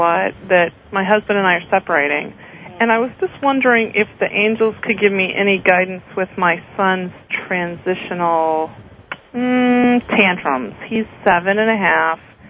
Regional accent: Louisiana, United States; I'm from Louisiana, and I talked to you when my husband was in a healing crisis

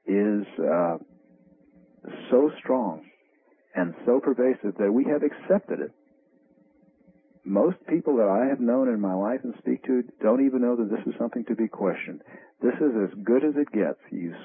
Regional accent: United States; I don't forget taxes. I'm an American.

